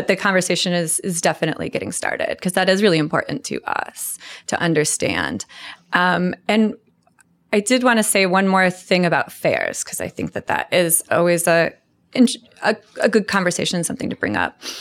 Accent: Michigan, United States; I'm originally from Michigan, but I did go to Ohio State, go Bucks.

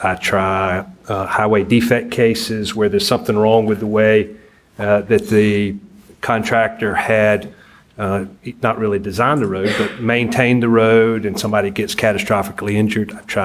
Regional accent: Anderson, South Carolina, United States; I'm from Anderson originally. I went to Clemson. I carried an orange book bag when I was at Carolina. I went to law school there.

